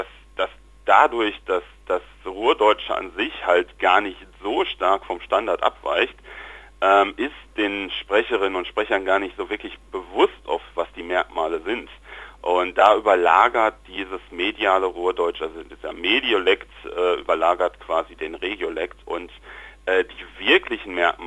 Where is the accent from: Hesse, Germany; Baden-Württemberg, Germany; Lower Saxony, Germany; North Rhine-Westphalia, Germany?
North Rhine-Westphalia, Germany; Also bei uns im Pott ist das eine Mantaplatte.